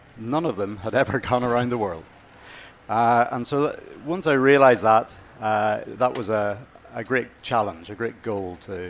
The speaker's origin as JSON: {"language": "English", "region": "Northern Ireland", "country": "United Kingdom", "said": "The flight was around the world from Oregon, but actually I'm from Northern Ireland."}